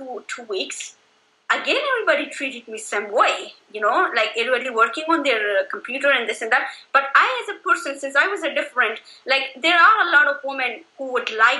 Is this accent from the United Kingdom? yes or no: no; Afghanistan; English is a second language; now in Canada; And where I was recent from the Afghanistan, you know, it's like I came in 2011.